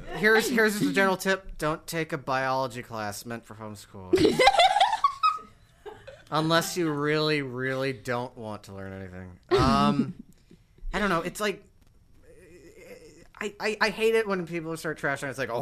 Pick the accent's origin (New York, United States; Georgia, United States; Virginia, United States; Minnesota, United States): New York, United States; Brooklyn; And we're all from Brooklyn.